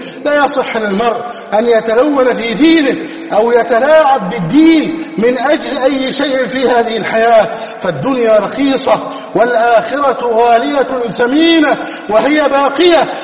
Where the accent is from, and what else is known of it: Egypt